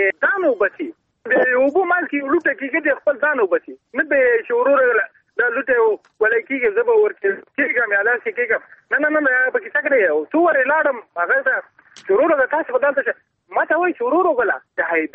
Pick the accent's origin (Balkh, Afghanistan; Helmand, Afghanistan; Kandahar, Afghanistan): Balkh, Afghanistan; زه د بلخ ولایت اوسیدونکی یم.